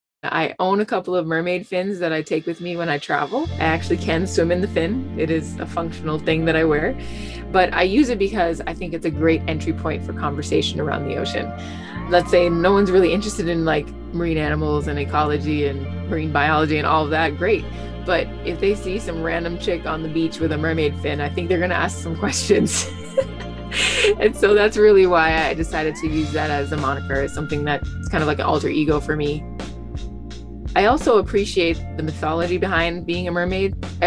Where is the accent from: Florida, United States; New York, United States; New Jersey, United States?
Florida, United States; Miami; I fell in love with nature and specifically the ocean as a child growing up in Miami.